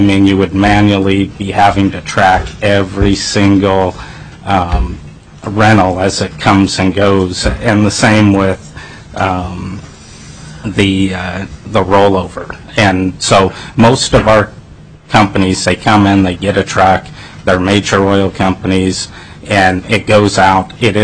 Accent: Kenai, Alaska, United States; I'm from Kenai, Alaska. I own MegTech Alaska that was founded in 2008. I'm a fourth generation Alaskan.

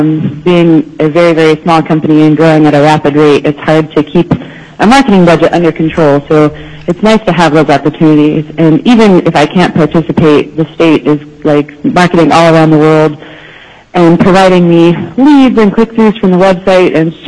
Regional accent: Alaska, United States; I'm a sole proprietor, and I was born and raised in Alaska

